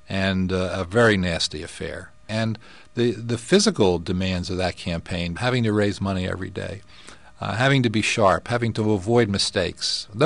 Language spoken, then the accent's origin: English; Philadelphia, Pennsylvania, United States; I wouldn't characterize myself as a kid growing up in Philadelphia as a street fighter.